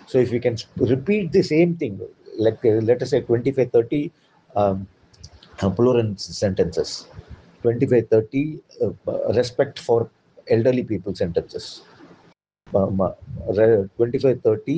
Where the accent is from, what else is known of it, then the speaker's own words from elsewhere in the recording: India; first language Tamil; English is a second language; Whether it is in my mother tongue is Tamil. I have picked it up. Obviously, I studied Tamil